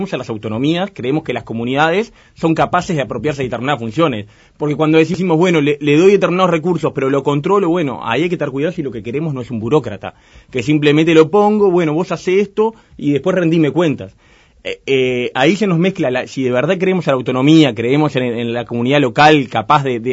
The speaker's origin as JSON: {"language": "Spanish", "region": "Montevideo", "country": "Uruguay", "said": "yo soy de Montevideo, estoy defendiendo el interior"}